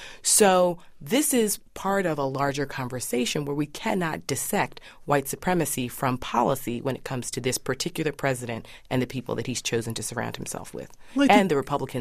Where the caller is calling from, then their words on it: New York, United States; I mean, I'm calling in from New York, and, you know, all New Yorkers know that Donald Trump is not to be trusted.